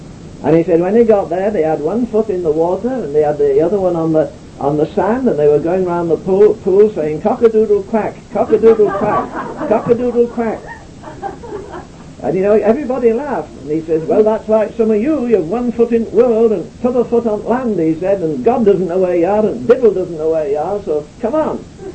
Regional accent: Yorkshire and the Humber, United Kingdom; I'm a Yorkshireman, so that's why I'm rough.

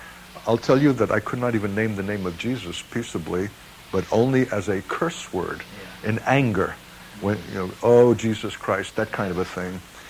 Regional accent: New York, United States; I'm a New Yorker, Frank.

